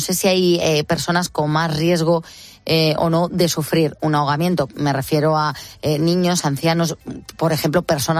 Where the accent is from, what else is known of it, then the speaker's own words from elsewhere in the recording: Spain; nosotros como españoles pues nos llevamos el gusto y el orgullo